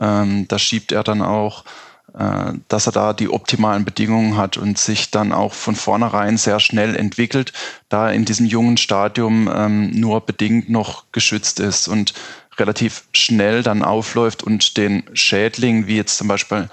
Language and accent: German; Upper Rhine, Germany; Da, wo ich herkomme, aus der Region im Rheingraben, da war es relativ stark schon vertreten